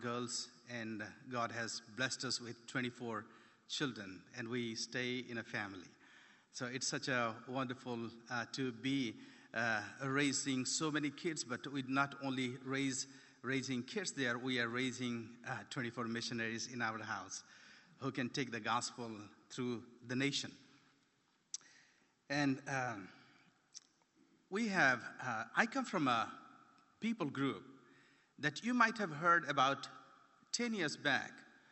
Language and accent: English; India; I come from India